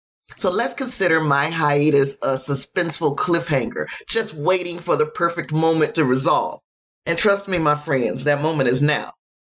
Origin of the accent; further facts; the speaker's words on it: Gary, Indiana, United States; You see, Indiana, of course, is my home state. I'm from Gary, Indiana, and there's something about these cases that hit close to the heart to me.